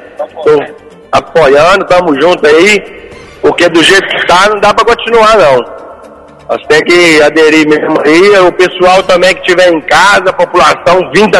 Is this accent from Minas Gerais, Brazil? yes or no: yes; Ubaporanga, Minas Gerais, Brazil; Ubaporanga.